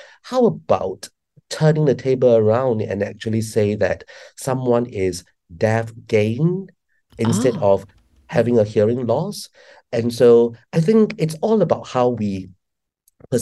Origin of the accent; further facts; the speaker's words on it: Singapore; Like, do I describe myself as a Singaporean Chinese man?